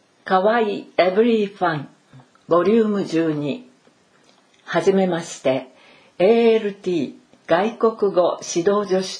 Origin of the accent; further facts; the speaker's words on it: Ireland; Japanese is a second language; 私はアイルランド出身です。アイルランドはヨーロッパに浮かぶ人口500万人の小さな島で、イングランドのすぐ隣に位置しています。